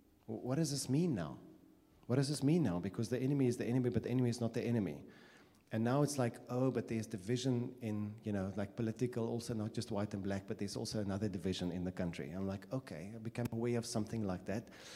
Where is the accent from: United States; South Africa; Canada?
South Africa; Northern Cape; I grew up in the Northern Cape. I grew up in the Northern Cape, and mom German, dad Afrikaans, big age gap